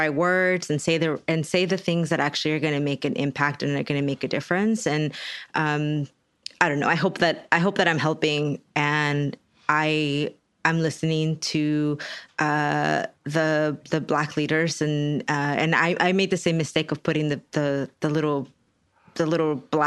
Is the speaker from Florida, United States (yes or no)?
no; Texas, United States; I'm from Texas, and when I say y'all, we have to do something in that y'all, like, I'm included, you know?